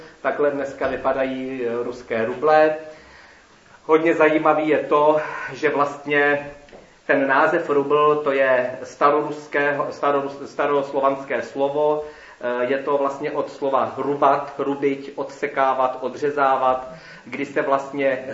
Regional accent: Central Bohemian Region, Czechia; to byl družební jakoby okresu Nymburk, odkud pocházím

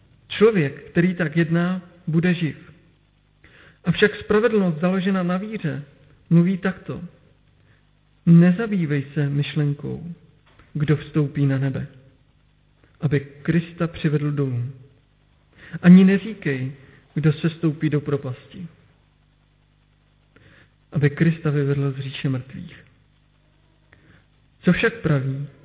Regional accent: Moravia, Czechia; now in Kolín, Czechia; My oba dva pocházíme z Moravy, já od Beskyd a manželka z Moravské Brány, a to je mezi kopci.

